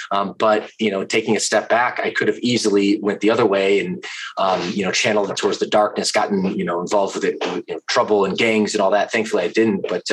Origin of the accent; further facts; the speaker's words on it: Atlanta, Georgia, United States; also born or lived in Midwest; Well, I always say originally I'm from the Midwest, but originally my first 10 years were spent in Atlanta, Georgia, in the deep South.